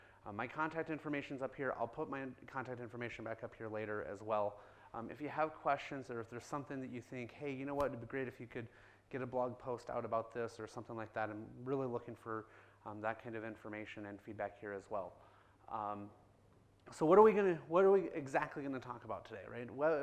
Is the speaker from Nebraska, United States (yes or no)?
no; Iowa, United States; I'm here from Iowa in the United States, right smack in the middle, for most of you that probably don't know exactly where that is.